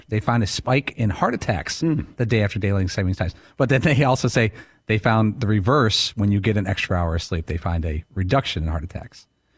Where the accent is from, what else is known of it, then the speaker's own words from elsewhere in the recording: Midwest, United States; This might be a real dumb question because I'm from the Midwest.